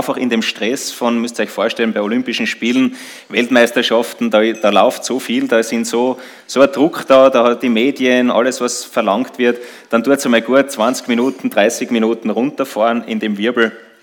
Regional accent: Schladming, Styria, Austria; in Schladming, in meinem Heimatort. Da bin ich aufgewachsen. Die Eltern haben einen Hotelbetrieb, Kaffeehaus gehabt am Hauptplatz in Schladming. Ich war der einzige Sohn dort

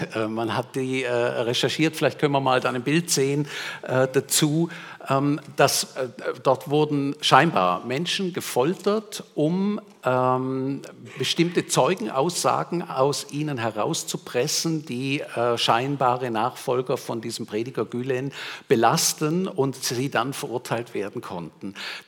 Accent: Germany; moved away; Oder wenn ich in mein Heimatland nach Deutschland schaue

